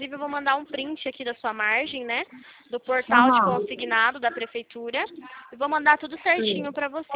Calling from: São Paulo, Brazil; Eu estou falando aqui de São Paulo.

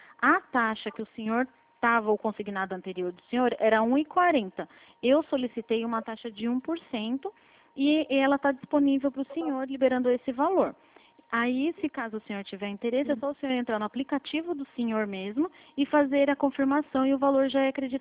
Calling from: Atibaia, São Paulo, Brazil; Eu falo com você de São Paulo mesmo, é de Atibaia.

